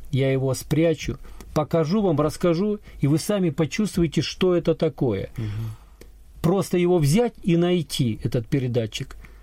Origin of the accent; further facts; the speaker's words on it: Korsakov, Sakhalin Oblast, Russia; born there; Потому что я родился на Сахалине, в городе Корсакове.